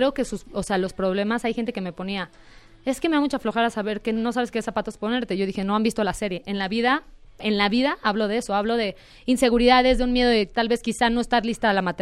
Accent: Acapulco, Guerrero, Mexico; Vengo de Acapulco, Guerrero.

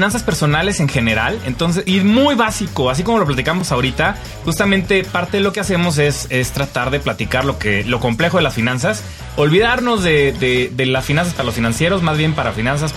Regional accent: Mexico; la verdad es que como mexicanos no pensamos mucho en eso

